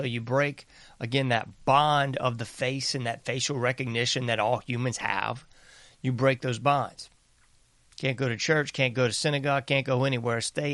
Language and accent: English; Southern US, United States; I know I'm from the South, and I know that things are quite different here.